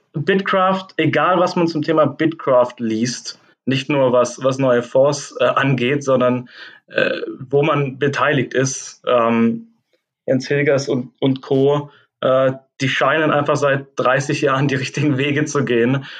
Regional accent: Ravensburg, Baden-Württemberg, Germany; born there; Ich meine, ich bin geboren in Ravensburg. Ich bin mit Ravensburger aufgewachsen.

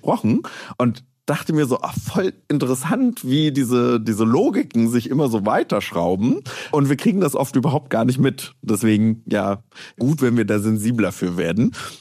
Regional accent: East Germany, Germany; ich sehe gerade, wie wir Ostdeutschen eigentlich die Westdeutschen der Post-Sowjet-Gesellschaft sind

